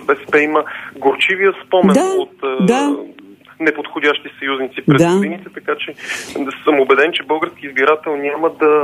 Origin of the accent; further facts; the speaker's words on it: Sliven, Sliven Province, Bulgaria; в Сливен аз имам така особено вълнение като хората, защото това е родния ми град.